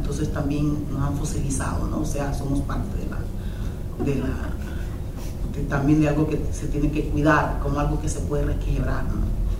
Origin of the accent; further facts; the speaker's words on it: Honduras; Soy hondureña, como pude haber sido jamaiquina, como pude haber sido cualquier otro país de cualquier isla del Caribe. Finalmente llegaron nuestros antepasados en 1797 a Honduras